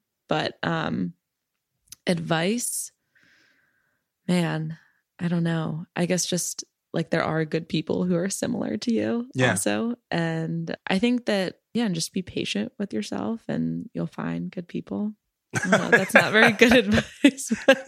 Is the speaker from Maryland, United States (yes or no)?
yes; Maryland, United States; I'm from Maryland. Right, what part of Maryland? Near Annapolis. So kind of between Baltimore and Annapolis.